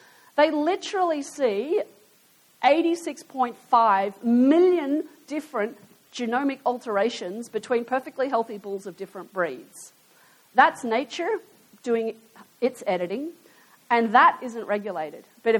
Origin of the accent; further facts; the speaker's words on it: Australia; I can make fun of it because I'm Australian